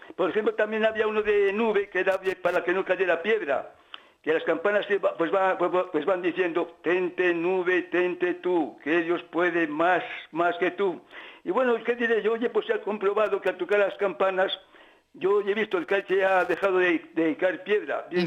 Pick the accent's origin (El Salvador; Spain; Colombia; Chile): Spain; Villarrín de Campos, Castile and León; now in Villavante, Spain; fui afincado en Villavante porque me casé ahí. Yo soy de Villarrín de Campos, pero casado en Villavante